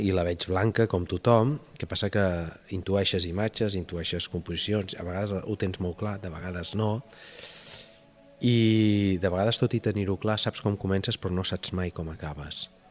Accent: Sabadell, Catalonia, Spain; also born or lived in Mataró; jo vaig néixer a Sabadell, sóc fill de Sabadell, he viscut 9 anys a Mataró, vam tornar a Sabadell i després, doncs, la meva senyora estiuejaven aquí i em vaig enamorar del poble, em va agradar molt, i ja vaig venir cap aquí.

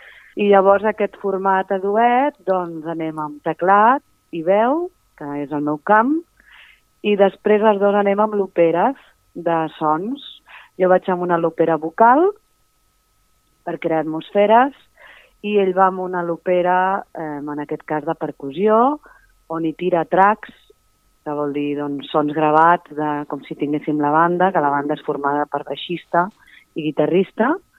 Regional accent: Tiana, Catalonia, Spain; Jo sóc del Maresme, de Tiana, lliure i tropical

